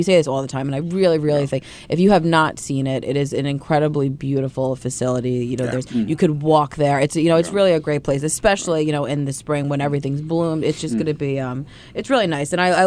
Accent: Greenville, United States; I remember, you know, because I grew up in Greenville, and I used to always go every year

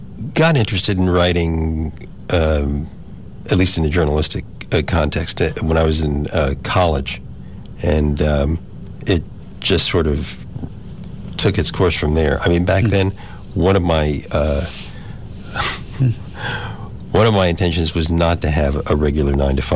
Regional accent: Garden City, New York, United States; Yeah, I grew up in Garden City.

